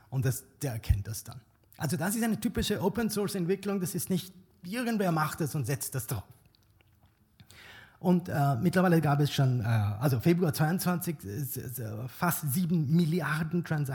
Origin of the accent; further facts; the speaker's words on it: India; also ich komme aus Indien